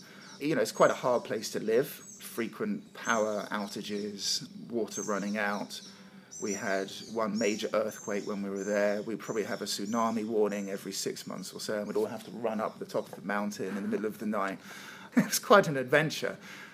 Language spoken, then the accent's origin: English; England, United Kingdom; My wife is from the US. I'm from England.